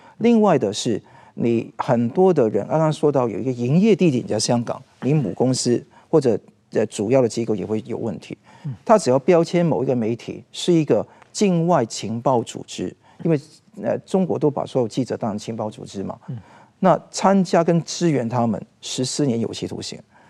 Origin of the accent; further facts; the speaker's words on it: Taiwan; 所以我看呢、啊，未来的人是外国人哦、啊，我台湾人哦、啊，要到香港去，我觉得是冒着极大风险。